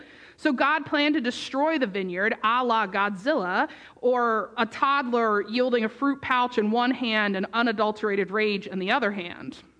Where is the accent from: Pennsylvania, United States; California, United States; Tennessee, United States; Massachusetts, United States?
Pennsylvania, United States; I grew up in Pennsylvania, and so I got to spend some time at the summer camp that I worked